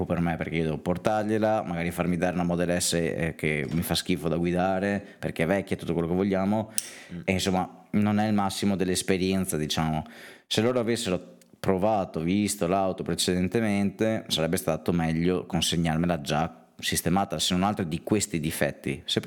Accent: Naples, Campania, Italy; io sono di Napoli, però, cioè, cosa devo fare?

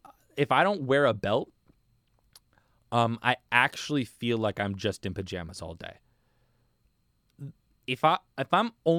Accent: United States; but at least for me as American, like sometimes I think of places and I'm like, oh yeah, like I really want to go to Italy

